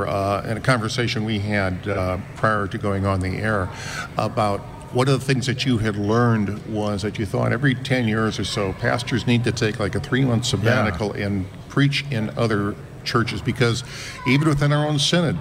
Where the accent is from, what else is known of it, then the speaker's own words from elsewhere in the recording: St. Louis, Missouri, United States; also born or lived in California; I grew up in St. Louis, but I've been living in California for several decades before I came back here.